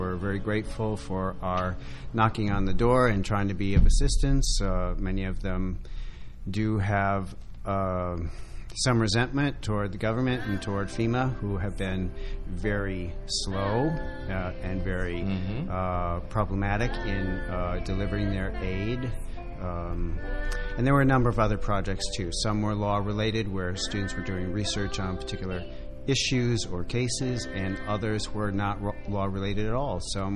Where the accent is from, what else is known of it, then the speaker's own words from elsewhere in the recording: Ohio, United States; now in New York, United States; Okay, so I'm from Ohio and I lived in New York for 30 years now.